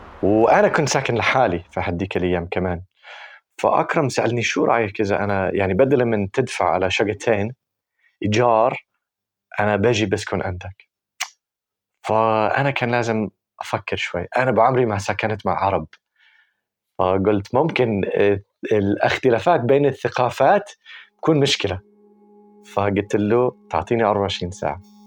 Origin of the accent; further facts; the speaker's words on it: United States; كيف كانت حياته صعبة للدرجة أنا كوني أمريكي مش قادر أدرك أصلاً.